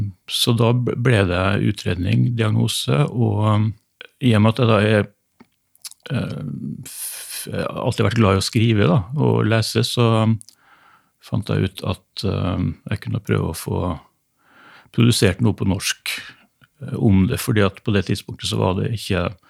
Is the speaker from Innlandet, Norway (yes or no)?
no; Kristiansund, Møre og Romsdal, Norway; så begynte jeg å jobbe i Kristiansund, da, som er hjembyen min, i 1990.